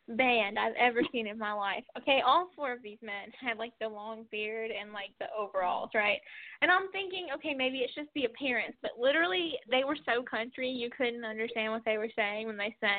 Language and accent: English; Alabama, United States; Like, I'm from Alabama, but I'm not that country.